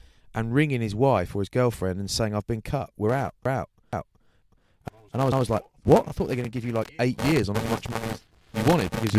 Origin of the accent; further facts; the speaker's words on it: England, United Kingdom; it's because I'm English, people think, well...